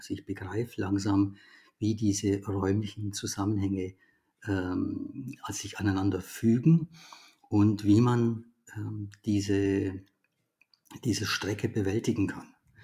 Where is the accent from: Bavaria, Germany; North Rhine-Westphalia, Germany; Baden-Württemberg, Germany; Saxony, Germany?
Bavaria, Germany; Augsburg; Ich bin ja nicht in Augsburg aufgewachsen, sondern am Rand von Augsburg in einem Neubauviertel der 50er Jahre.